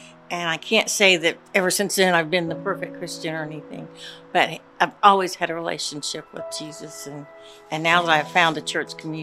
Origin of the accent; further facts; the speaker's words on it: Jacksonville, Florida, United States; I am from Jacksonville, Florida, in the United States of America.